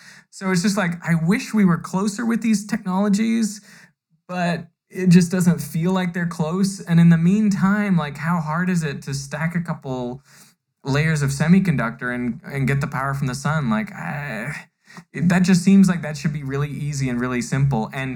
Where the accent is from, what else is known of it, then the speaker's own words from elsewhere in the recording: Vancouver, British Columbia, Canada; I'm from Vancouver, yeah.